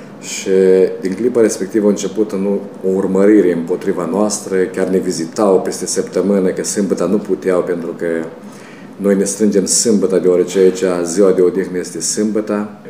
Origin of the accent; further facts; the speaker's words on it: Volovăț, Suceava County, Romania; now in Israel; și cu biserica din Volovăț, satul meu natal